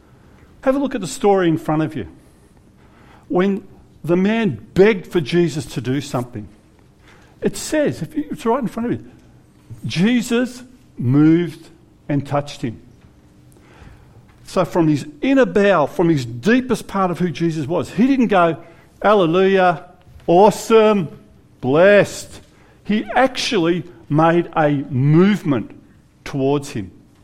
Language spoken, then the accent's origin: English; Australia; being an Aussie, and Aussie for generations through the line, like many of you